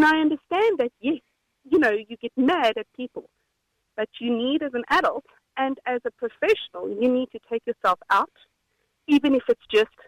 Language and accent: English; South Africa; I'm South African.